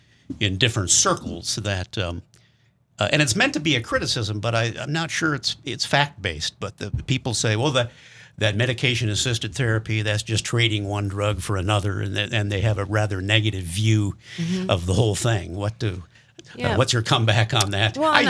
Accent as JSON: {"language": "English", "town": "Milwaukee", "region": "Wisconsin", "country": "United States", "tie": "born or raised there", "said": "my hometown is Milwaukee, Wisconsin, and I went to University of Wisconsin, Milwaukee"}